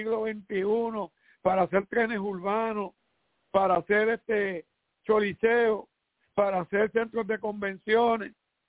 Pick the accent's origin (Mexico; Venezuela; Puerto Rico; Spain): Puerto Rico; somos los puertorriqueños.